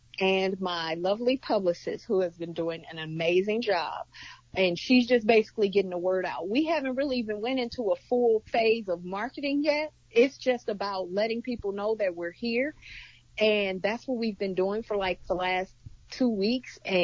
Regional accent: Jennings, Missouri, United States; now in Ferguson, United States; So I've been here since 1998, but I'm originally from Jennings. So this was all just a familiar space for me.

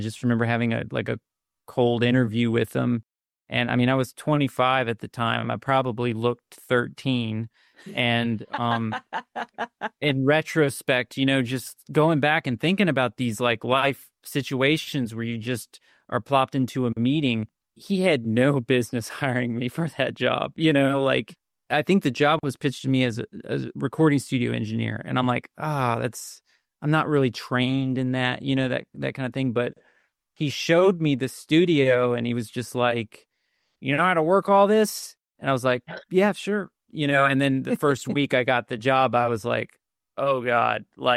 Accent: Virginia, United States; And he was like, well, where'd you grow up? And I said, Virginia.

